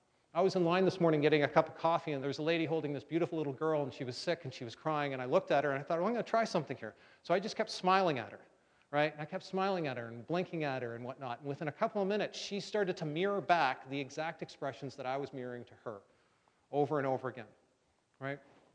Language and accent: English; Canada; I'm Canadian and my French sucks, I'm sorry.